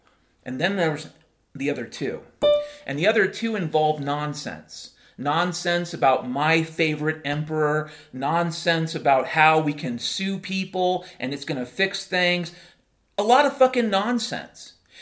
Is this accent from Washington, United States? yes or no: yes; Washington, United States; When I was a kid growing up in Western Washington, you'd walk into the forest and you would hear noises year round.